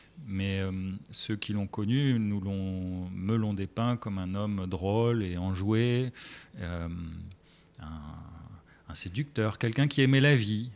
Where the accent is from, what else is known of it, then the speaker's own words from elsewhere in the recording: France; first language German; French is a second language; L'allemand, c'est ma langue maternelle. J'ai d'abord grandi en allemand, bien que né en France. Mes deux parents m'ont parlé allemand, petit. Et puis j'ai appris le français en étant scolarisé. Il paraît que je parlais français avec un lourd accent allemand au début.